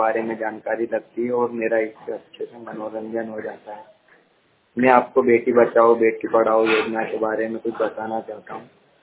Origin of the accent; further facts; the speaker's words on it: Indore, Madhya Pradesh, India; और मैं इंदौर मध्य प्रदेश से हूँ।